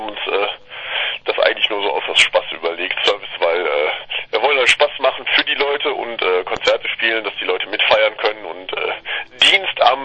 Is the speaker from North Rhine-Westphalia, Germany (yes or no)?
yes; Leverkusen, North Rhine-Westphalia, Germany; Wir sind großräumig Leverkusen, kann man sagen. Wir verteilen uns auf Köln, Düsseldorf, Leverkusen, den Bereich. Deswegen haben wir keine so richtige Heimstadt